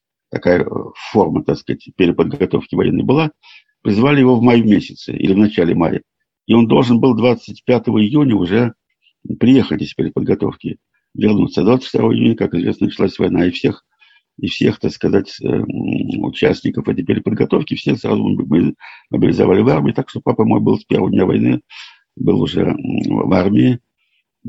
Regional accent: Moscow, Russia; born there; я родился в Москве сам уже в 32 году. Вот так что вот мама и папа, они выходцы из Владимирской области, оба из разных.

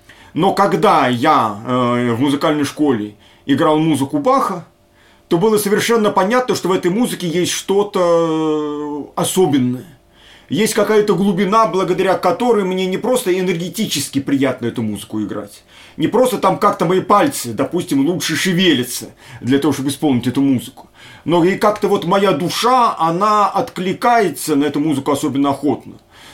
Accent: Voronezh, Voronezh Oblast, Russia; born there; Я родился в Воронеже

